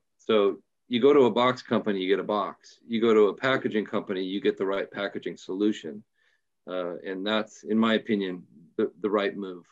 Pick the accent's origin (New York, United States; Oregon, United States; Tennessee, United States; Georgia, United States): Oregon, United States; Portland; So I'm from Portland, Oregon, the great Northwest, and born and raised here and just absolutely love it.